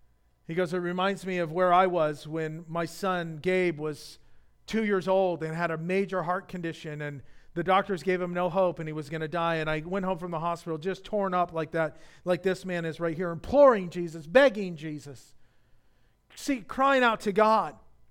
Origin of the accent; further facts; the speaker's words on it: California, United States; I grew up here in Orange County.